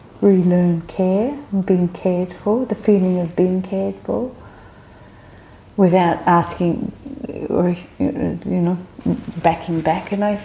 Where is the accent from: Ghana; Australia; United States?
Australia; Growing up in Australia on the land